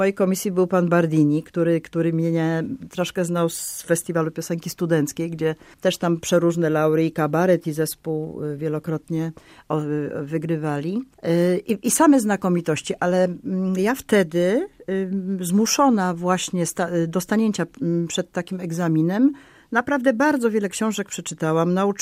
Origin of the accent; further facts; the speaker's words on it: Kielce, Świętokrzyskie Voivodeship, Poland; ja pochodzę z Kielc, chodziłam w tychże Kielcach najpierw do ogniska muzycznego, potem do szkoły muzycznej.